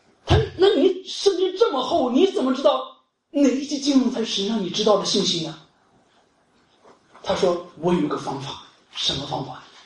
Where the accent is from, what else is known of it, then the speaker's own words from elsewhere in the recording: China; 当有一些在我们当地中国，我家乡